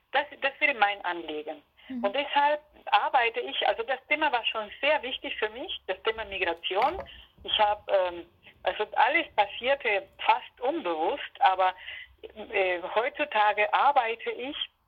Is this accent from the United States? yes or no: no; Argentina; German is a second language; moved away as an adult; now in Freiburg, Germany; Ich komme aus Argentinien und ich bin Argentinierin, aber ich bin auch seit fast 20 Jahren Freiburgerin. In Argentinien habe ich Jura studiert